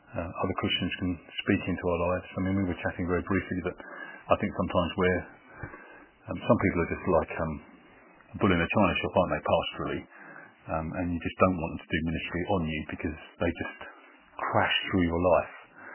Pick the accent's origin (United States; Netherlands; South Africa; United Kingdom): United Kingdom; We're not very good at that as British people, are we?